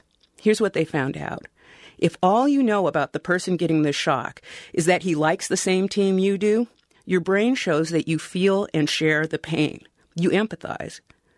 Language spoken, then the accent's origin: English; Wisconsin, United States; born there; I was born in Wisconsin, and I like to tell people I'm in a mixed marriage.